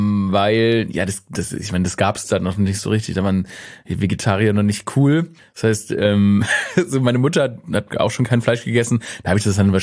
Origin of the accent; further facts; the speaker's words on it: Stuttgart, Baden-Württemberg, Germany; Ja, ich bin gebürtiger Stuttgarter.